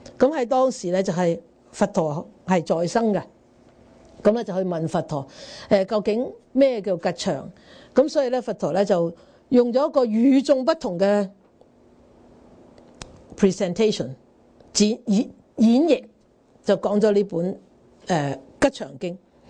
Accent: Guangdong, China; 但系我哋广东人中唔中意个七字啊？

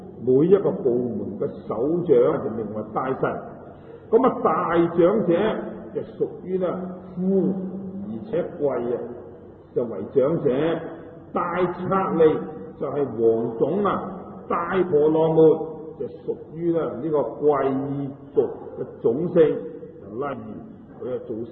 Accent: Hong Kong; 我们香港人所谓呢有些痴线的，

